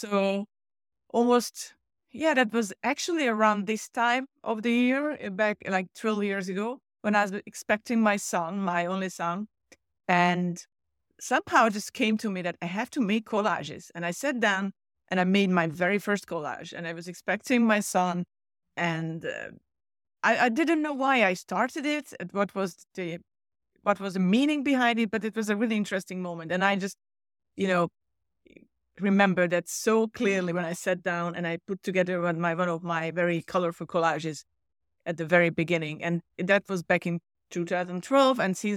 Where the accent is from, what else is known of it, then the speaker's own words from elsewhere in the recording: Hungary; moved away as an adult; now in Cyprus; I was born and raised in Hungary, in Central Europe, and I've been living in Cyprus for 13 years. But my cultural background, language background is, you know, it's from Hungary. And I lived in the country until I was like 23 years old.